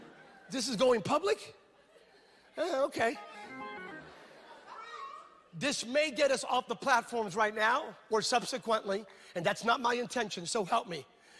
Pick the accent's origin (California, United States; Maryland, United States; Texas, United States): California, United States; now in Tennessee, United States; And I'm from California with a banjo. And I know y'all, this is Tennessee, this is a free state. But I come from California.